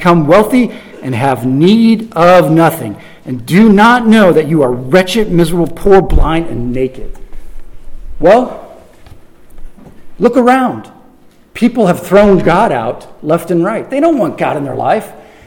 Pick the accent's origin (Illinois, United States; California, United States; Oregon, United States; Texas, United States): Illinois, United States; Chicago; Although I come from Chicago, where I didn't mention the word prayer or blessed at work ever, ever.